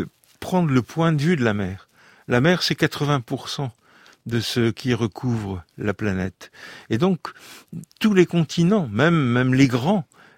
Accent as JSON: {"language": "French", "region": "Brittany", "country": "France", "tie": "born there", "said": "et il se trouve que là où je suis né, sur la Bretagne Nord, la différence entre marées hautes et marées basses est particulièrement forte, une des plus fortes du monde."}